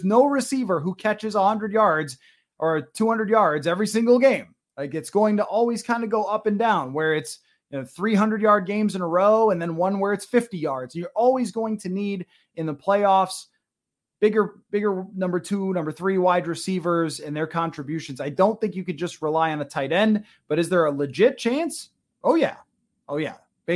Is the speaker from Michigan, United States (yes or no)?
no; Buffalo, New York, United States; as has been well noted by me a million times on this show, I grew up in Buffalo